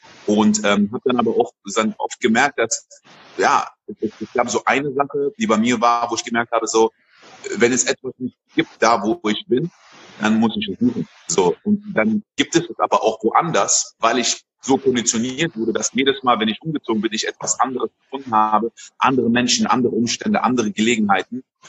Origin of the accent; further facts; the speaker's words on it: Côte d’Ivoire; now in Germany; Ich bin in Elfenbeinküste groß geworden, dann nach Deutschland gezogen. Meine Eltern sind sehr viel umgezogen.